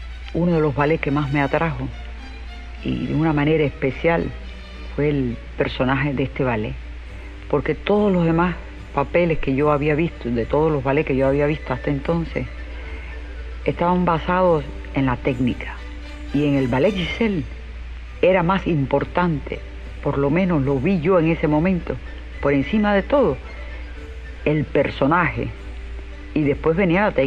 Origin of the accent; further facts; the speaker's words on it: Marianao, Havana, Cuba; born there; Yo nací en Marianao.